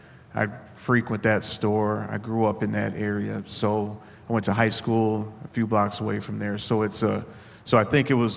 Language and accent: English; Minneapolis, Minnesota, United States; I've learned over time and growing up in Minneapolis that when you get pulled over